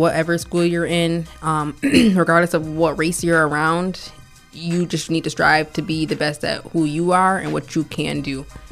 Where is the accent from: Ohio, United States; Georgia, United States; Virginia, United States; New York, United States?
New York, United States; Rochester; I mean, so growing up, I mean, I'm here from Rochester, New York, and growing up, I actually had the privilege to go to a suburban school.